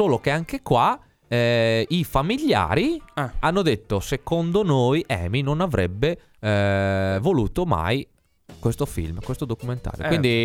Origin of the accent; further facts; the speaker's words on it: Isola della Scala, Veneto, Italy; born there; Sono anch'io isolano perché sono nato a Isola della Scala.